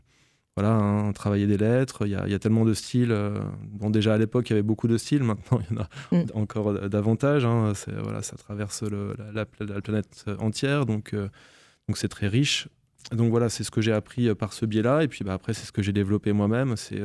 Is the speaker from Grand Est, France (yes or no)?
yes; Épinal, Grand Est, France; now in Nancy, France; Moi, je suis natif d'Épinal. Et ça fait une trentaine d'années que je suis à Nancy. Je suis arrivé quand j'étais adolescent.